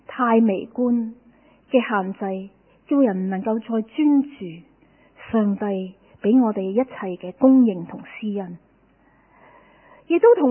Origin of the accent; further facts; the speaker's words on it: Hong Kong; 我香港人没有人不忙的